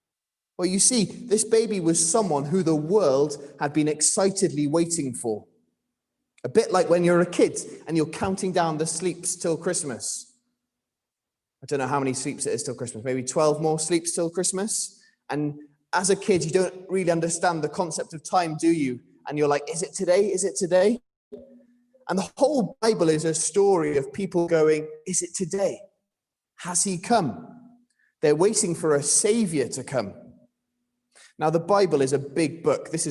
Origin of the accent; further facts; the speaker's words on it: London, United Kingdom; when I grew up in London